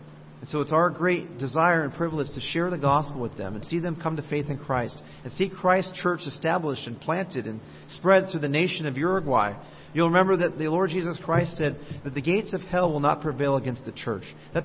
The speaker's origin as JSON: {"language": "English", "region": "California", "country": "United States", "said": "It's very far from our family. We're from Southern California, and all of our family live there."}